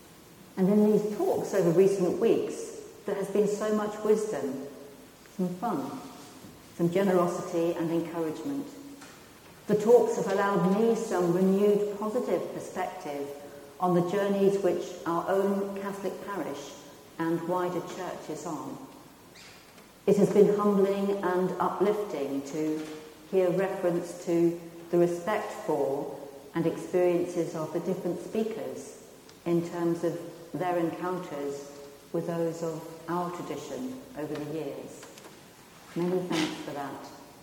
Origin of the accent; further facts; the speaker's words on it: London, United Kingdom; born there; I was born in London, the eldest of four daughters, a lovely couple from Northern Ireland, Anthony and Imelda. My parents are Belfast. They had moved to London for better work